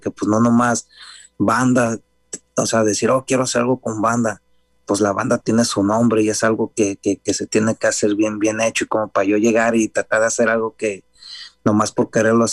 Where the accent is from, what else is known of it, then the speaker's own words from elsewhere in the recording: Guadalajara, Jalisco, Mexico; Por eso soy de Guadalajara, tengo algo con mariachi